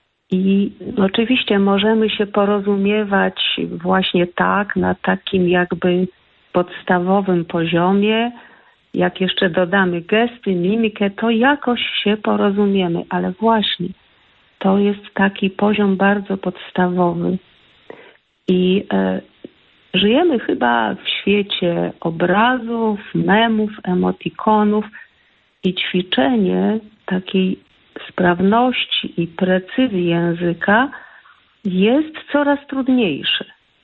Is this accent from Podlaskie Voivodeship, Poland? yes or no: no; Kraków, Lesser Poland, Poland; jestem z Krakowa, jestem nauczycielką języka polskiego.